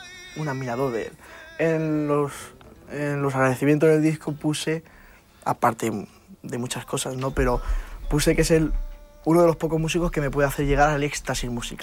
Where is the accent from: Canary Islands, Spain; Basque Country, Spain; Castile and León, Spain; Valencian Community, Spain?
Valencian Community, Spain; Elche; Desde que nací, yo nací en Elche. Nací en Elche.